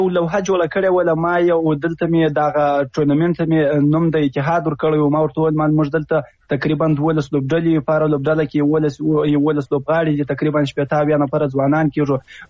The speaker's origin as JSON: {"language": "Pashto", "country": "Afghanistan", "said": "نو زه د یو افغان په حیث دغه ستونزې له تاسو سره شریکوم"}